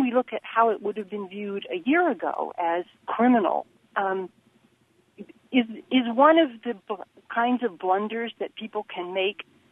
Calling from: Champaign, Illinois, United States; I'm calling from Champaign.

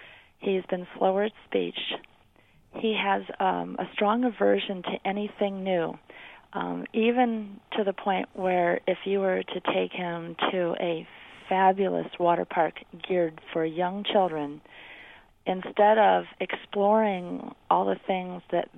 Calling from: Urbana, Illinois, United States; Hi, I'm calling from Urbana.

